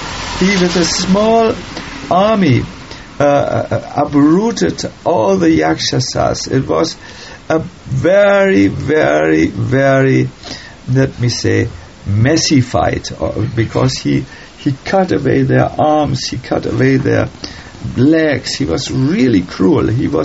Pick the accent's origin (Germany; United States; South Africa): Germany; English is a second language; Because I'm from Germany, I want to control everything.